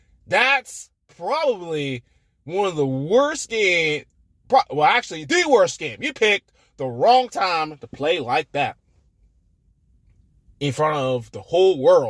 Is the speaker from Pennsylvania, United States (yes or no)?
no; Georgia, United States; I'm an Atlanta Falcon fan. I'm from Georgia.